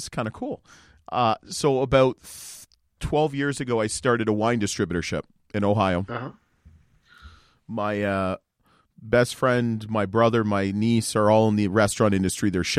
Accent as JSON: {"language": "English", "town": "Oakville", "region": "Ontario", "country": "Canada", "tie": "born or raised there", "said": "you know, I grew up in Oakville, Ontario, Canada."}